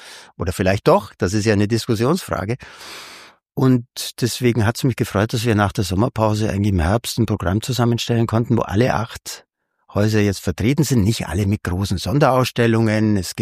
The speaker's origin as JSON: {"language": "German", "town": "Augsburg", "region": "Bavaria", "country": "Germany", "tie": "born or raised there", "said": "habe das in Augsburg studiert, wo auch meine Heimat ist."}